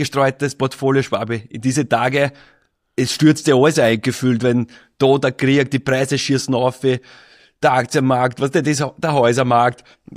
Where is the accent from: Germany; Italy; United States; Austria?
Austria; Petersbaumgarten, Lower Austria; ich bin aufgewachsen in Petersbaumgarten, ne, und von meiner Gossen, das war so eine neue Siedlung.